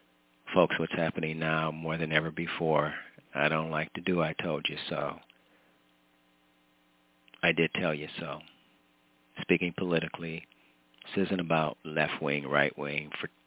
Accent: Ohio, United States; now in New Jersey, United States; about as far away from China as my home here in New Jersey, to my hometown in Ohio.

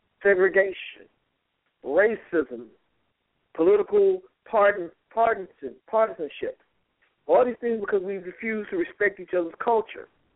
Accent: United States; Why can't I just be an American? I am an American.

